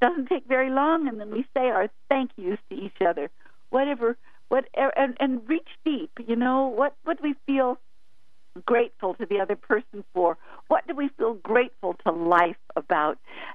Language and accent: English; Ashland, Oregon, United States; we're from Ashland, Oregon